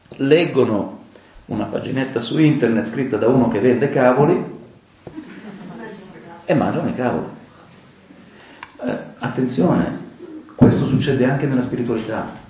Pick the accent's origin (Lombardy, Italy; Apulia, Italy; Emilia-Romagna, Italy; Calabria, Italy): Lombardy, Italy; Al mio paese, vengo da un paese della Lombardia, si dice che chi grida di più la mucca è sua